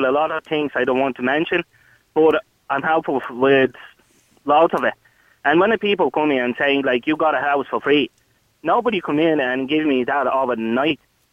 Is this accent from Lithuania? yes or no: yes; Lithuania; English is a second language; moved away; Lithuania.